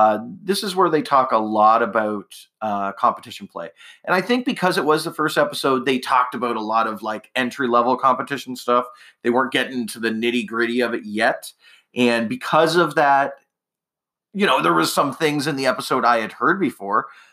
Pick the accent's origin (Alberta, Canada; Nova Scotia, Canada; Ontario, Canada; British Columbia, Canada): Ontario, Canada; Toronto; No, I was like 2 hours away in London, but you know, I was from Toronto.